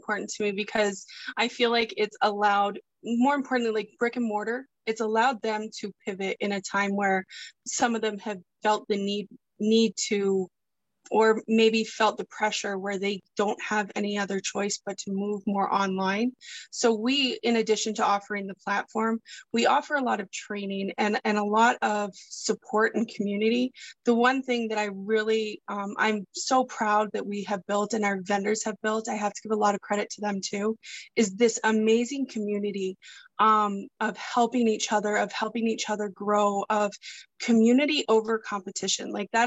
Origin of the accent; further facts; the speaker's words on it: Canada; born there; I am Canadian born.